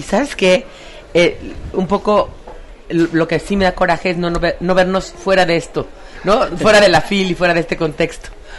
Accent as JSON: {"language": "Spanish", "country": "Mexico", "said": "de los cuales 120, más o menos, no, somos mexicanos."}